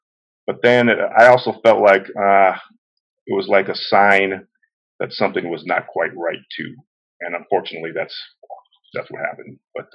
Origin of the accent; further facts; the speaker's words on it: Kailua, Hawaii, United States; I grew up in Kailua, always been a Kailua boy. In Enchanted Lake, mostly.